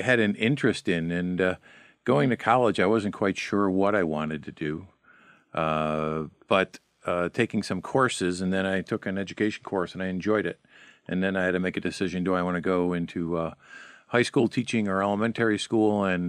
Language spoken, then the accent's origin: English; West Seneca, New York, United States; Well, I grew up in West Seneca, New York, up outside of Buffalo, and went to school up there, high school, and Bishop Tymon High School in the city.